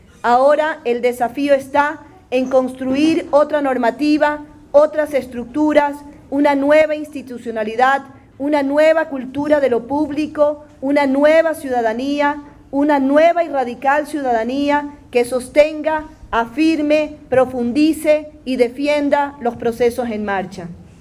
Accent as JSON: {"language": "Spanish", "country": "Ecuador", "said": "En mi país, el Ecuador"}